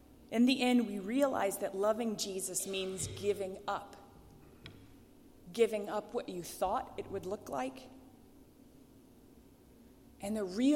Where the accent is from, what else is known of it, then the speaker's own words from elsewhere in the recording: Fort Wayne, Indiana, United States; And I was from Fort Wayne, Indiana, and wasn't impressed by the pomp at all.